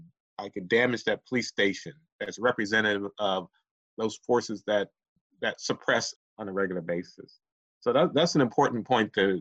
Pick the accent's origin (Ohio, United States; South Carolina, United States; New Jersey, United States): Ohio, United States; And I'm from Ohio, so immediately I perked up